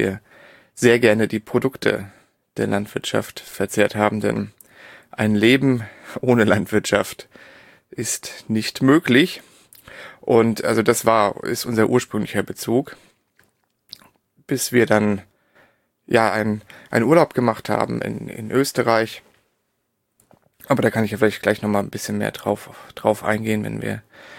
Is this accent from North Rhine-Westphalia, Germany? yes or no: no; Darmstadt, Hesse, Germany; also born or lived in Berlin; ich bin geboren, bin ich in Berlin und aufgewachsen in Darmstadt in der Nähe von Frankfurt.